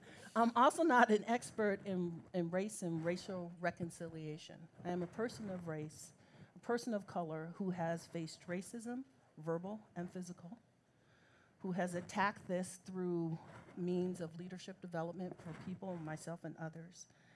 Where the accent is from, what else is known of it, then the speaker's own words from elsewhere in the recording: Daly City, California, United States; We were one of the first black families in Daly City, California, born and raised in California.